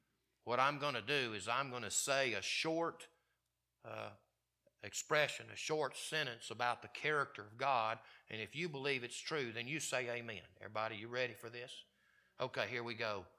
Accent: the South, United States; I grew up in the South.

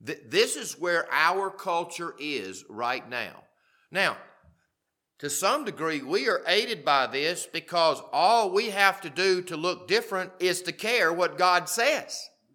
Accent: the South, United States; When I was growing up in the South 45 years ago

